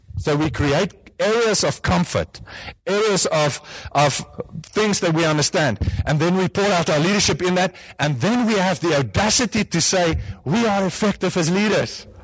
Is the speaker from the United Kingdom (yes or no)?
no; Pretoria, Gauteng, South Africa; I grew up in Pretoria. I was in the best Afrikaans boys' high school in the entire world.